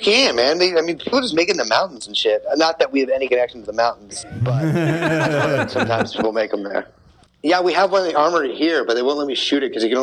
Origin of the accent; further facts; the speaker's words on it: Canada; man, I'm fucking Canadian.